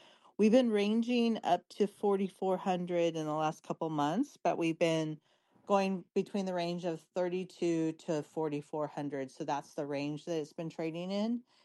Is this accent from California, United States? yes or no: yes; California, United States; Yes, I'm from California.